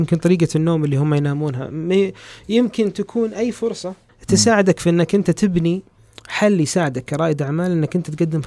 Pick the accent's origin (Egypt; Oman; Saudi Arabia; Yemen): Saudi Arabia; احنا البحث الاجتماعي عندنا في السعودية بالعموم فيه قصور كبير